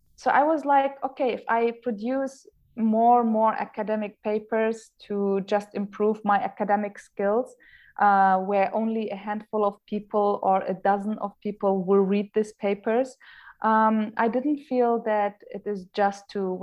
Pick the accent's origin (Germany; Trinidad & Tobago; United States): Germany; also born or lived in Erbil, Iraq; now in Iraq; I was born in Erbil. I was 6 or 7 when we left to Germany. So my whole education is actually based in Germany.